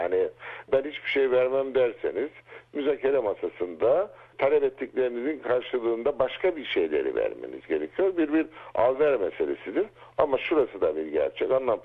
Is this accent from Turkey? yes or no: no; Cyprus; Ben Kıbrıslı Türk'üm, 1974 öncesi de adada yaşayan, dedelerim de Kıbrıs'ta doğdu, annem babam da.